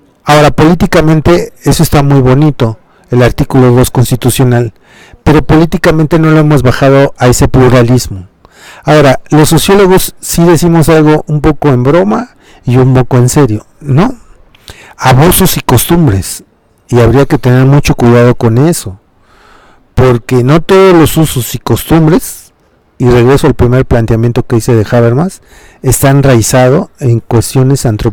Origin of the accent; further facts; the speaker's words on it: Oaxaca, Mexico; Y si vas a mi pueblo en Oaxaca, también.